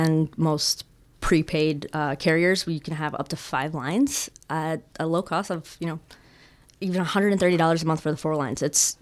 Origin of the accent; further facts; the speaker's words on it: Plattsburgh, New York, United States; Yes, born and raised.